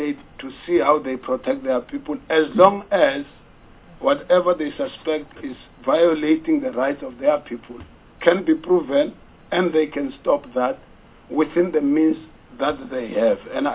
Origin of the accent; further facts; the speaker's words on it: Pretoria, Gauteng, South Africa; I'm from the capital city, if it's still a capital city of South Africa, I'm from Pretoria